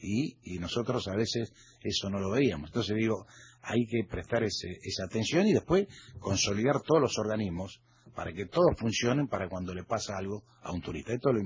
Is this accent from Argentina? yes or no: yes; Argentina; yo, siendo argentino, de esta ciudad me perdía para llegar ahí.